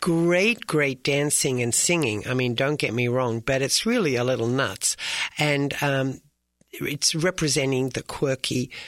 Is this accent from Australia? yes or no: yes; Australia; And I grew up with them in Australia